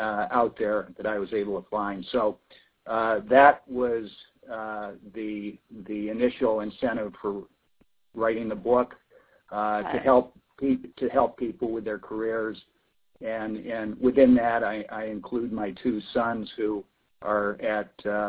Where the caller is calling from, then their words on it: Florida, United States; I am calling from Florida.